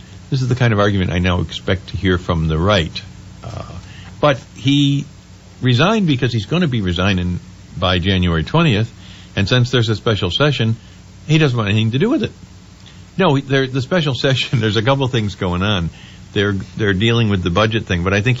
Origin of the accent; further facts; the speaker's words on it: New York, United States; now in Virginia, United States; Actually, I grew up in the Northeast, upstate New York. I'm now in Virginia.